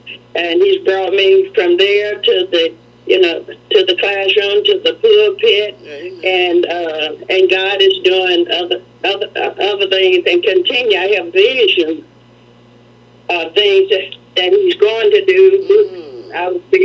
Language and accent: English; Detroit, Michigan, United States; we're from Detroit, Michigan, so I think style is in our DNA.